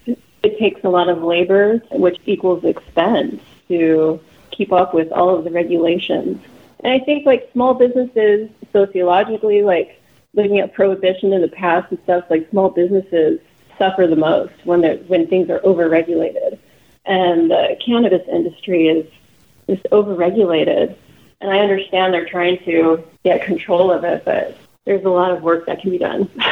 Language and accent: English; Los Angeles, California, United States; also born or lived in Santa Cruz; I grew up mostly in Los Angeles, and then I traveled overseas for a few years in Asia and other places.